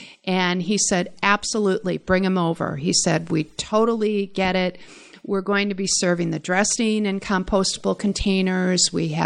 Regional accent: Brookfield, United States; watching the blue salamanders in our ditch growing up in Brookfield back in the 60s.

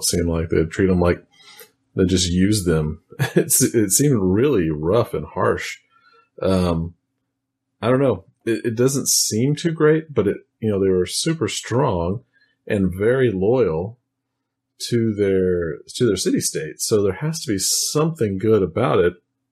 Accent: Texas, United States; Oh, that's me. I am from Texas, still here today recording this.

